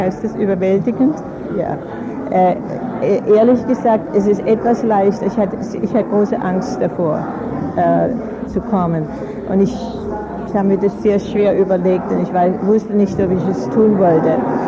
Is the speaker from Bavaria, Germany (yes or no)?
no; Freiburg, Baden-Württemberg, Germany; moved away; Ich komme aus Freiburg, ja.